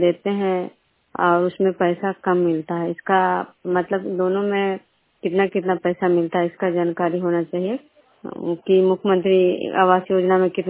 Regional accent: Vishnupur, Bihar, India; मैं विष्णुपुर ग्राम खजुरा पंचायत नालंदा जिला नगरसा प्रखंड की निवासी हूँ।

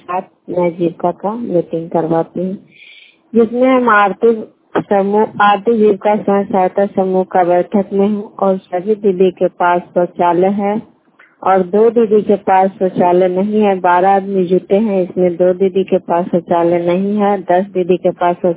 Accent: Chandi, Bihar, India; मैं चंडी के रहने वाली हूँ

